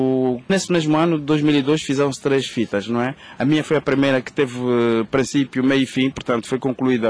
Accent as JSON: {"language": "Portuguese", "country": "Angola", "said": "Sim, eu, portanto, como angolano, assumo como cineasta"}